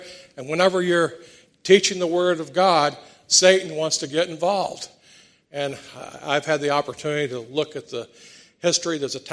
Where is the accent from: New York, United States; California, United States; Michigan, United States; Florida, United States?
Florida, United States; Orlando; accent: slight southern; I grew up in Orlando, Florida, if you can't tell. I have a slight southern accent.